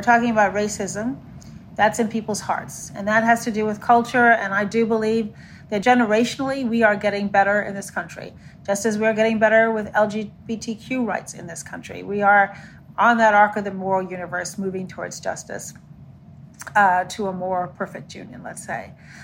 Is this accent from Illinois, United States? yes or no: yes; Chicago, Illinois, United States; my hometown of Chicago, where Laquan McDonald was shot 16 times by police